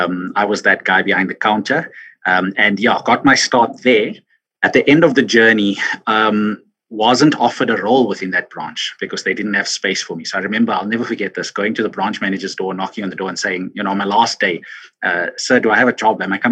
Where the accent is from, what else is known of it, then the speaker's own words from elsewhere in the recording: Johannesburg, Gauteng, South Africa; So I went to a government school in the West Rand of Johannesburg called CJB, Christian Botha Secondary School.